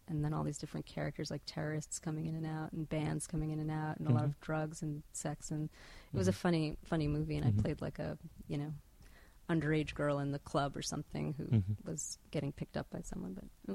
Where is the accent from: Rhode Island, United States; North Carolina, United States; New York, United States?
Rhode Island, United States; Providence; I grew up in Providence